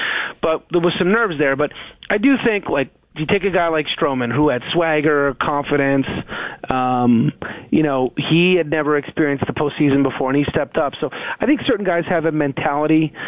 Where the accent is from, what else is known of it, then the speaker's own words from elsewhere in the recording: Canada; always going to have pride in Canada, being Canadian. Family still was there.